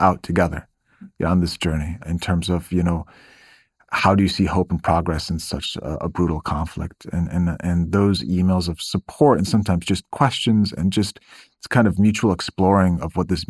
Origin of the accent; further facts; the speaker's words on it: Midwest, United States; come from the Midwest. I've lived in the Mideast for 18 years. I'm American, but I'm also Muslim.